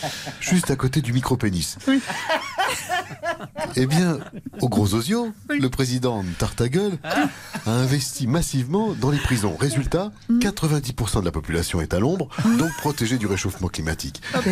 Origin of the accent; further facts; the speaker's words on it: France; chez nous en France